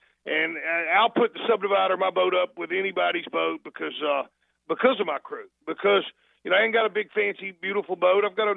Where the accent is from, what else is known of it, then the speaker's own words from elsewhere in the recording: Alabama, United States; now in Gloucester, United States; even though I'm from the South and from Alabama and fished Hawaii, they accepted me in here like family